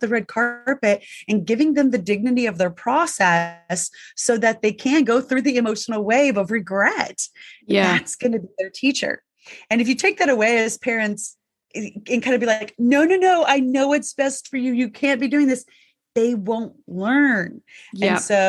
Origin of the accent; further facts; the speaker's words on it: the South, United States; like for me, I was raised in the South. It was not uh-huh. It was yes, ma'am, no, ma'am, yes, sir, no, sir.